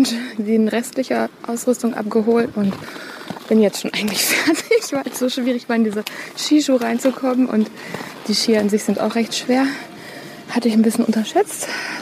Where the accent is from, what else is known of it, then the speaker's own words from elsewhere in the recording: North Rhine-Westphalia, Germany; ich komme ja aus Ostwestfalen-Lippe, da sind wir nicht so gesegnet mit Bergen und Schnee wird auch immer seltener